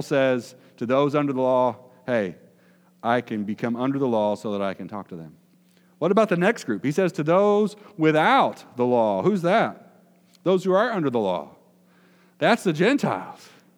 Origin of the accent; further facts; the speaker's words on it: Decatur, United States; I grew up in Decatur and just good old blue-collar, hardworking people, not the wealthiest of the wealthy, not the poorest of the poor.